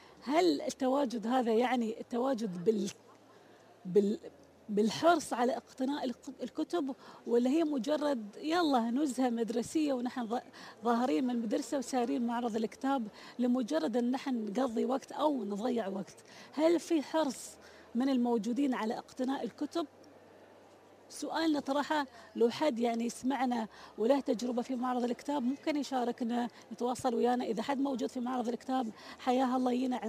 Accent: United Arab Emirates; نحن كأسر إماراتية

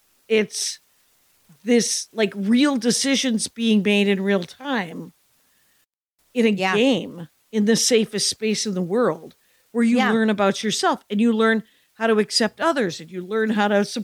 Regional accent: Wisconsin, United States; It's actually set in my hometown in Wisconsin.

